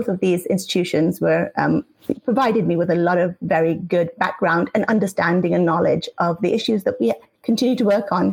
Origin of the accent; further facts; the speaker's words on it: England, United Kingdom; now in United States; I did grow up in England. I lived there I've been in America for 30 years, and my accent comes and goes depending on who I'm talking to or what technology I'm using. But I grew up in England. My whole education was there.